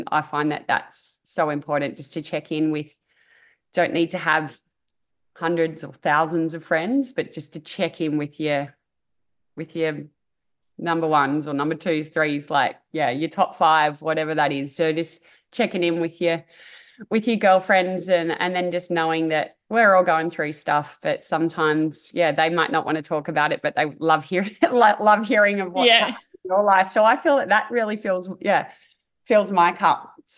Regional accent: Australia; being an elite athlete and competing for my country it's indescribable, really, to be announced as an Australian champion

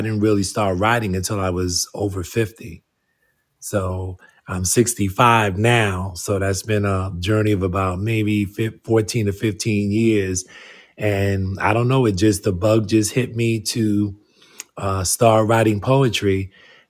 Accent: New York City, New York, United States; moved away as an adult; now in Georgia, United States; Originally was from New York City, born in the Bronx. Spent most of my life there, and in 1995, I relocated to Georgia.

